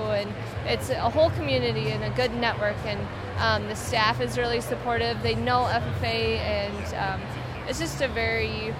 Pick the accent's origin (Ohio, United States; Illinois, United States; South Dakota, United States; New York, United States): South Dakota, United States; So I'm from South Dakota, and I've been on campus for state convention.